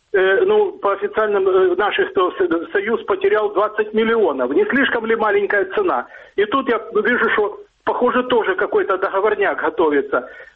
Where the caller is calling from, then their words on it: Dnipro, Dnipropetrovsk Oblast, Ukraine; я звоню из города Днепр.